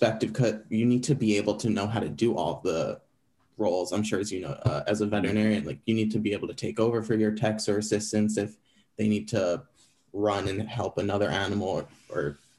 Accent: Long Island, New York, United States; also born or lived in Manhattan; now in Philadelphia, United States; Yeah, so I'm from Long Island. I was back and forth between there and like Manhattan my whole life.

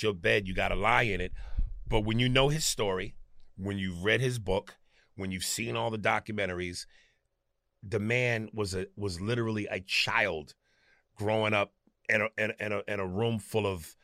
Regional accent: New York, United States; I wear the hat because I'm from New York

